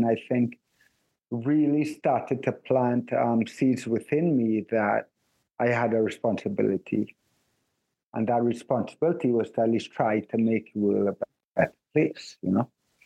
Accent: Trinidad & Tobago; born there; accent: Trinidadian; Sorry, I said that really fast with a Trinidadian accent. I was born in Trinidad.

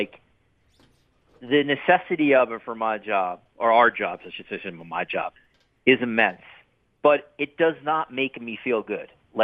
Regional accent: United States; also born or lived in New York; now in Toronto, Canada; I will say as an American in living in Toronto, it's just crazy, like, how much analysis there is on that team.

